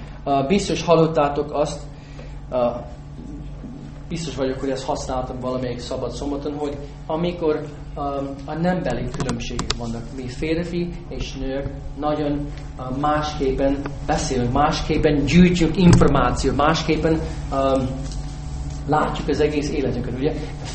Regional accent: United States; Hungarian is a second language; Én egy amerikai vagyok

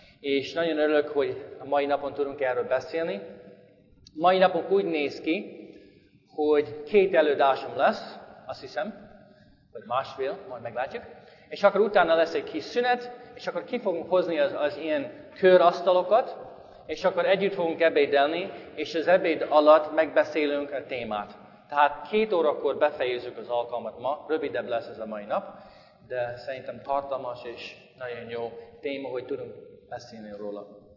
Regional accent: St. Louis, Missouri, United States; Hungarian is a second language; now in Biatorbágy, Hungary; St. Louisban volt, ez az én szülői városom, én ott nőttem fel

